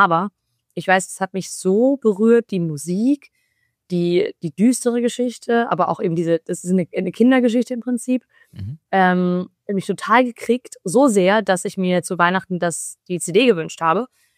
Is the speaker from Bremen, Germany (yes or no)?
no; Freiburg, Baden-Württemberg, Germany; Aber ich komme aus Freiburg, eben Fasnacht ist da ganz groß.